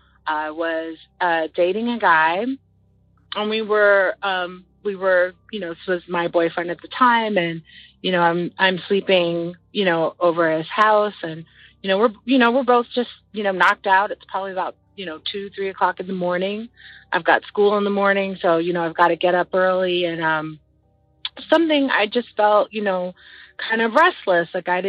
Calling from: Silver Spring, Maryland, United States; I'm calling from Silver Spring, Maryland.

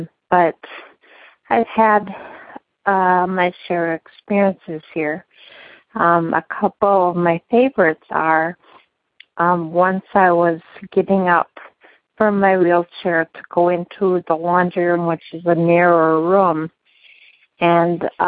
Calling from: Appleton, Wisconsin, United States; I'm calling from Appleton, Wisconsin, your home state.

